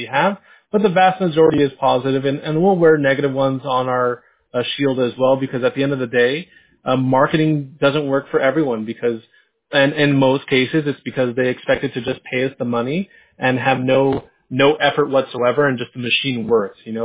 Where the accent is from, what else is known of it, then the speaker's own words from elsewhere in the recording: San Diego, California, United States; Fountain Valley is where the business is located. I grew up in San Diego personally.